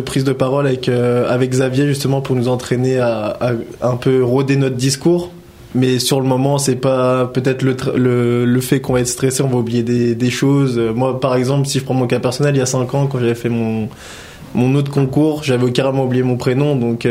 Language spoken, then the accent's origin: French; Conflans, Île-de-France, France; born there; Je suis né à Conflans, dans le 78.